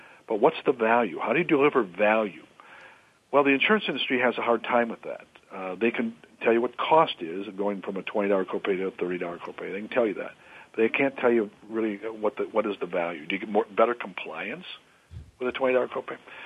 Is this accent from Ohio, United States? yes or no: yes; Ohio, United States; Sure. I'm originally from Ohio